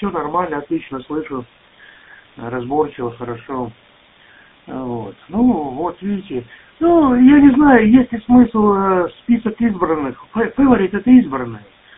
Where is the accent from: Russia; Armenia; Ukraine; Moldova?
Moldova; Chișinău; Потому что я родом из Кишинева.